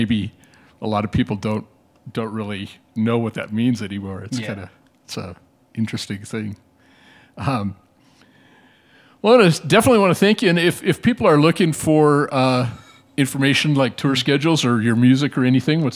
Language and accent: English; Bozeman, Montana, United States; I shouldn't have minded that, because I'm from Bozeman